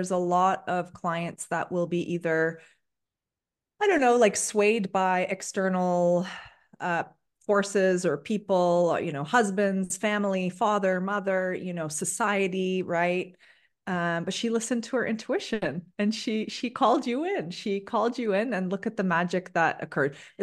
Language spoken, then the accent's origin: English; Ontario, Canada; I'm Turkish. I'm a Turkish Canadian. And so growing up in Canada, I was, especially up where my parents live right now on Lake Huron